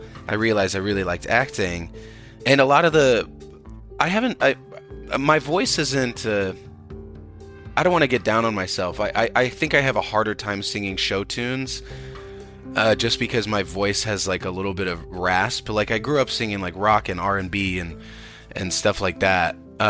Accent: Colorado, United States; also born or lived in North Carolina / Connecticut; Parents are Puerto Rican. I was born in North Carolina, and then I moved with my mom to Connecticut and then Colorado. All my formative years happened in Colorado, and then I went to college in New York.

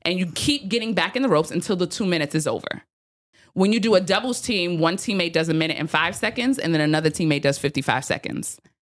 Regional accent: Brooklyn, New York, United States; Because I'm from Brooklyn.

